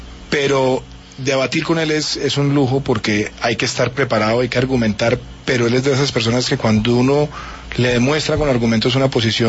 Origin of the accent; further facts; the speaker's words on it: Medellín, Antioquia, Colombia; Sobre todo los dos primeros fueron muy traumáticos, porque nos llegamos de Medellín, entonces me metieron a St. George, que es un gran colegio